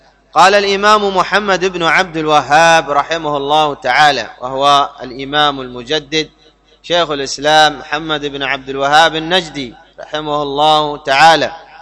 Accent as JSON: {"language": "Arabic", "country": "Yemen", "said": "عندنا في اليمن، معلوم من هو ولي أمرنا في اليمن ورئيسنا معلوم"}